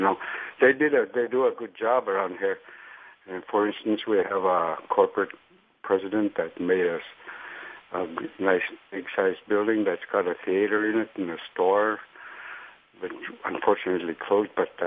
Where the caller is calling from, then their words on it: Bethel, Alaska, United States; I'm calling from Bethel, Alaska, listening to KYUK.